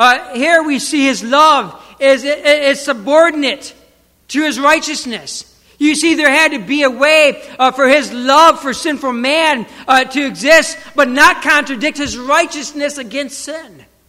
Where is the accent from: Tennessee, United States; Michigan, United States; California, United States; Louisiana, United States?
Michigan, United States; When I was growing up in Michigan, Michigan's a unique state.